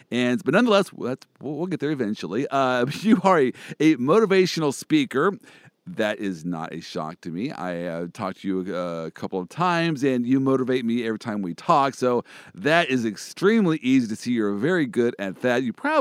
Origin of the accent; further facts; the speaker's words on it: Kansas, United States; I'm from Kansas